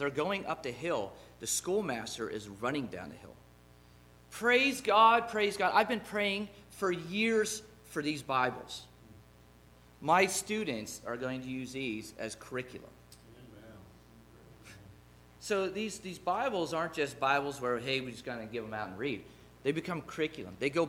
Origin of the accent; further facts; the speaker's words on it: Lock Haven, Pennsylvania, United States; I'm a Christian from Lock Haven, Pennsylvania.